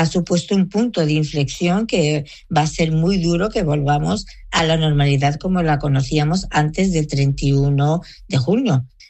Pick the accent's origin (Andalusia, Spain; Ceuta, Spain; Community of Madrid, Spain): Ceuta, Spain; los musulmanes ceutíes somos tan españoles como el que más y somos tan patriotas con el que más.